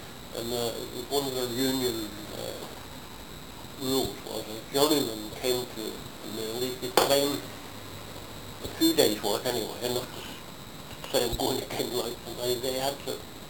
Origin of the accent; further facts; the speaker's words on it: Basingstoke, South East England, United Kingdom; Basingstoke.